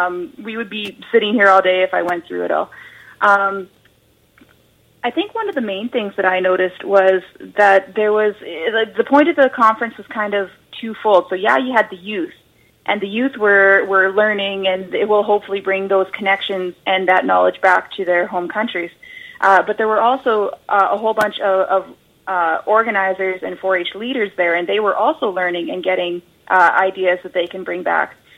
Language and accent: English; Manitoba, Canada; when I was growing up in Manitoba, obviously in rural Manitoba, I was part of 4-H